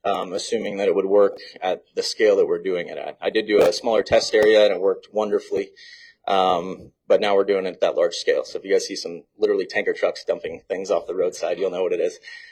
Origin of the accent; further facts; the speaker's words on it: Jasper, Indiana, United States; I'm from Jasper, but never really visited West Boggs until I took the job.